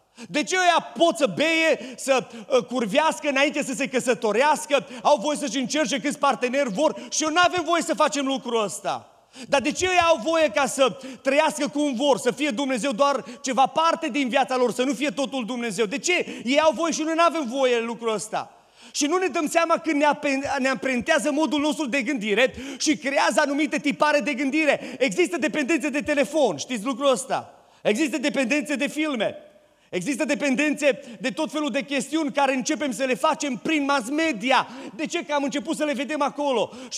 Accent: Oradea, Bihor County, Romania; also born or lived in United States; now in Orșova, Romania; În urmă cu 7 ani de zile, Dumnezeu ne-a chemat să ne mutăm din Statele Unite, să ne mutăm în Orșova. Deloc sunt din Oradea, nu sunt din Orșova.

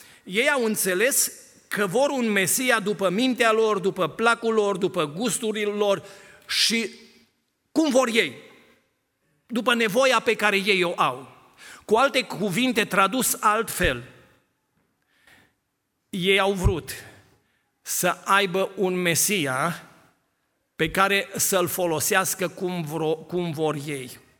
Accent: Romania; Probabil că noi ca și români am avut și noi în mintea noastră

